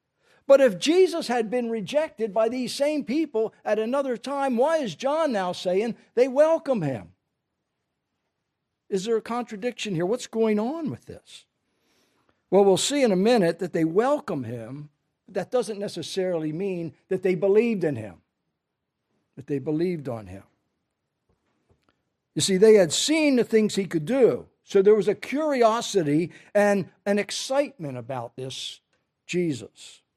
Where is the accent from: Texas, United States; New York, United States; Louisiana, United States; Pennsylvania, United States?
Pennsylvania, United States; Pottstown; Now, brothers and sisters, I was not born in Philadelphia. I was born and raised in Pottstown, Pennsylvania.